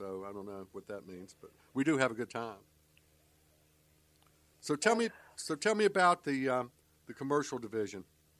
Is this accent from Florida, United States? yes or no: no; Charlotte, North Carolina, United States; I was involved when I was growing up in Charlotte.